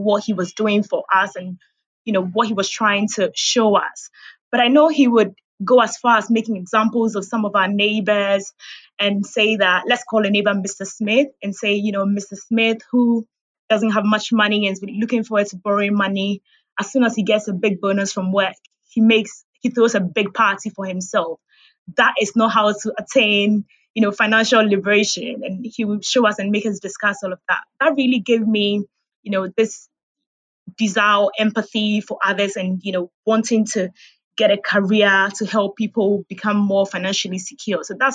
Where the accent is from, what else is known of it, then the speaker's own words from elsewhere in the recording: Ghana; I grew up in Ghana. I was raised pretty much from my dad. So I did all my schooling in Ghana.